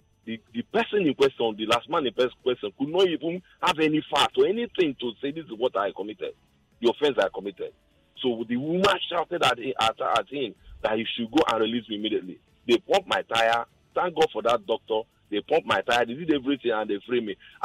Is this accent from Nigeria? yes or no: yes; Imo, Nigeria; talk about what is happening in Imo State because I'm from Imo State.